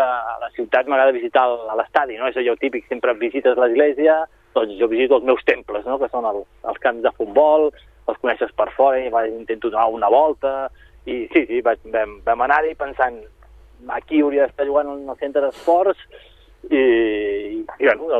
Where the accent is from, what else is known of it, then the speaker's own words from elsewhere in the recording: Sabadell, Catalonia, Spain; home, soc de Sabadell, he vingut a veure el partit però l'han suspès